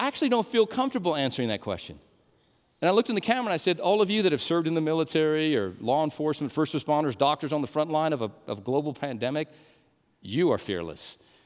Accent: Albuquerque, New Mexico, United States; I was raised in Albuquerque. Schools in Albuquerque were quite tough back then.

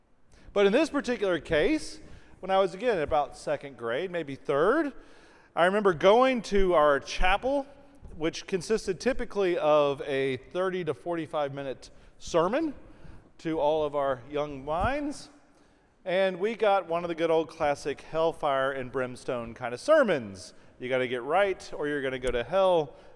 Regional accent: Memphis, Tennessee, United States; I was born and raised in Memphis, which I've shared with y'all plenty of times before

